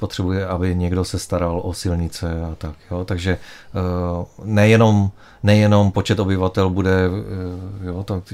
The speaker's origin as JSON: {"language": "Czech", "town": "Ostrava", "region": "Moravian-Silesian Region", "country": "Czechia", "said": "já pocházím z Ostravy"}